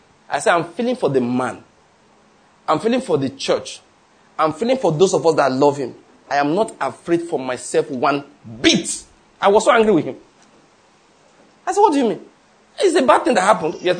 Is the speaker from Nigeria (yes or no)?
yes; Nigeria; I'm a Nigerian father. I can tell you this one.